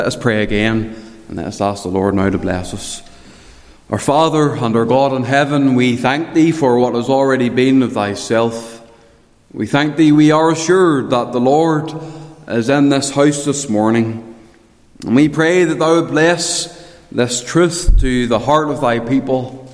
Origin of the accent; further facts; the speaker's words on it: Portadown, United Kingdom; when I grew up in Port of Ogie, I had an even more wonderful privilege because my house was right next to the bonfire.